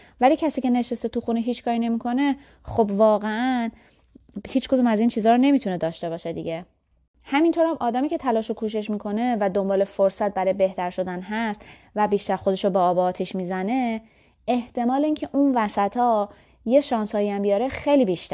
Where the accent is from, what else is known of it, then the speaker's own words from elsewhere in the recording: Iran; born there; من که تو ایران دنیا اومدم